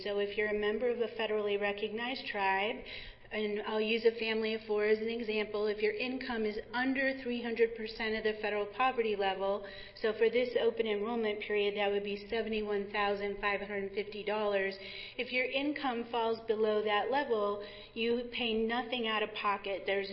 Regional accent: Laguna, New Mexico, United States; I'm from the Pueblo of Laguna

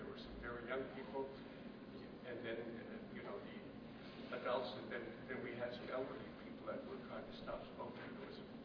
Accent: Alaska, United States; because I grew up on the Kuskokwim River, and I assure you, salmon is important, because all throughout my life, that's what I enjoy.

